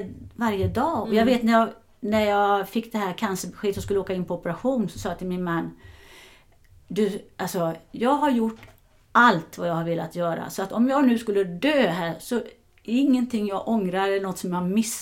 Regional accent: Sweden; som jag är svensk

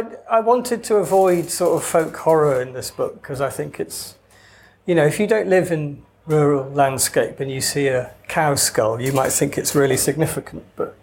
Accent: Wales, United Kingdom; I mean, I'm Welsh and I don't have a Welsh accent

